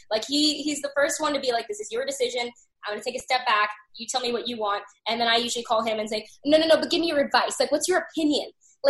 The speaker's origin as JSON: {"language": "English", "region": "Arkansas", "country": "United States", "tie": "born or raised there", "said": "I grew up, again, like I'm from Arkansas"}